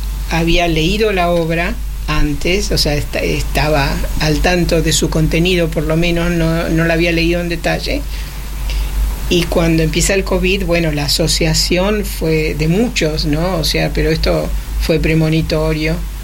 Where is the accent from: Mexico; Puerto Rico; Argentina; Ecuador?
Argentina; born there; yo nací en Argentina, de padres checos